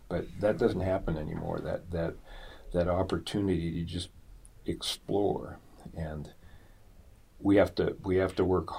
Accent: Seattle, Washington, United States; Well, I grew up in West Seattle, and at that time there was a lot of what I'm going to call open spaces, lots.

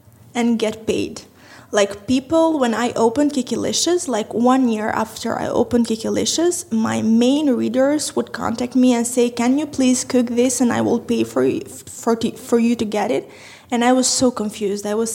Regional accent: Tirana, Tirana County, Albania; English is a second language; I'm from Tirana, Albania, 23 years old

